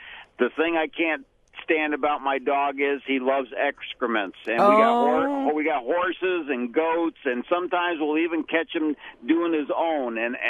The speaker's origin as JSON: {"language": "English", "region": "Indiana", "country": "United States", "said": "I drive truck, and I'm from Indiana"}